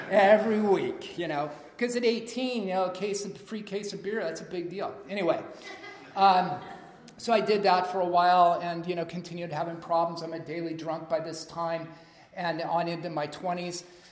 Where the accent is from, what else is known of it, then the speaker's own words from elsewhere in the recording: Portland, Oregon, United States; so I grew up in Portland, Oregon, the suburbs of Portland, Oregon, and grew up in a fairly kind of middle to upper middle class area